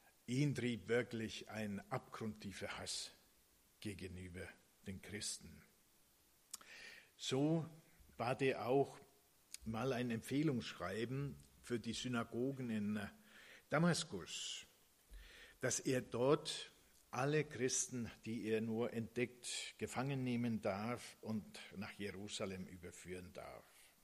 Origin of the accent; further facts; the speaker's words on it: Finland; now in Germany; meinem Gymnasium in meinem Heimatdorf in Finnland.